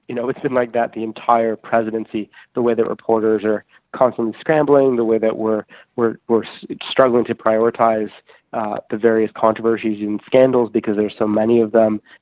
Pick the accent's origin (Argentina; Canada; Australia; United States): Canada; You know, I'm a Canadian.